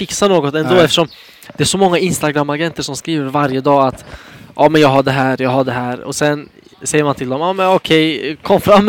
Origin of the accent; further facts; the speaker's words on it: Sweden; born there; Samtidigt som, det är inte mitt val att jag föddes i Sverige, nej. Alltså, nej. Något sånt. Även om jag är jättetacksam, det är det enda landet jag vill vara för, ja. Hade velat vara född i.